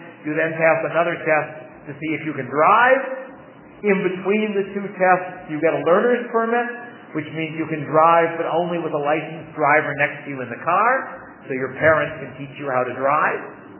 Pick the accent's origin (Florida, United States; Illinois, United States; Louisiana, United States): Illinois, United States; Chicago; I grew up in Chicago, but we spent our summers in New Hampshire.